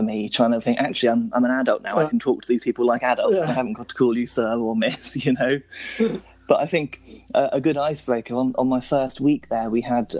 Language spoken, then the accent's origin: English; South West England, United Kingdom; I would say to people that I'm from Cornwall.